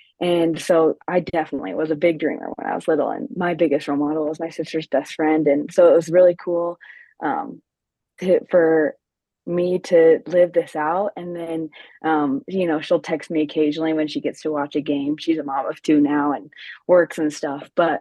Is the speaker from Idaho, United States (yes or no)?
yes; Coeur d'Alene, Idaho, United States; I'm from Coeur d'Alene, so it's not that far of a drive